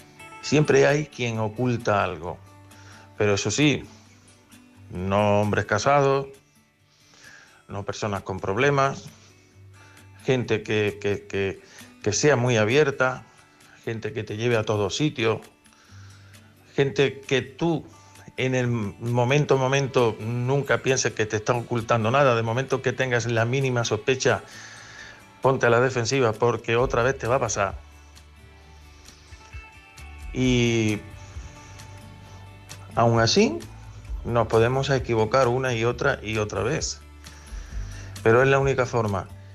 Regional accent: Carmona, Andalusia, Spain; soy de Carmona.

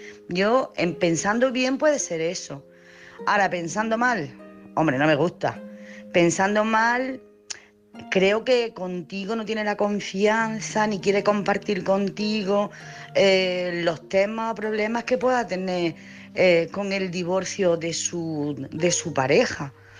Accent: Jaén, Andalusia, Spain; soy de Jaén.

